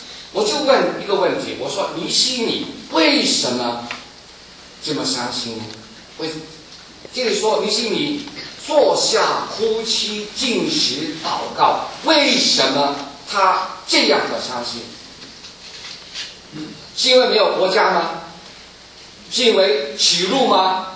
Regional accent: Guangdong, China; 因为我来讲，我是广东人。

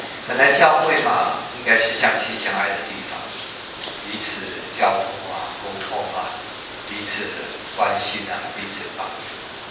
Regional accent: China; 所以我们中国人说一句话，君子之交淡如水

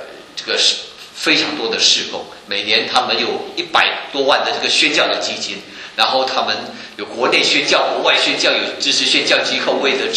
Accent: Malaysia; 我们那边有几万名从外地来的这些外劳

